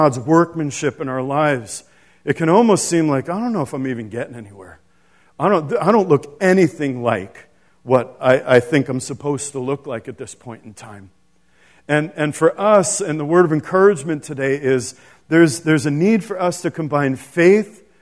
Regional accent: New York City, New York, United States; Trade Center, was still smoldering, and I could see that, and it was heartbreaking. You know, it was my hometown.

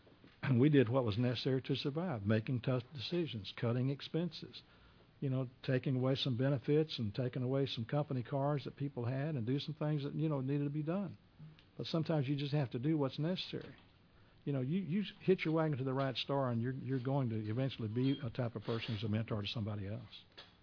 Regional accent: Houston, Texas, United States; I grew up in South Houston.

